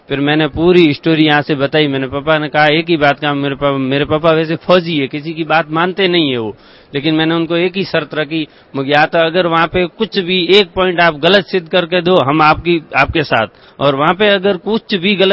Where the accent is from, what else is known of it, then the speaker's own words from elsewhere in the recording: Jodhpur, Rajasthan, India; मैं जोधपुर से हूँ, राजस्थान से।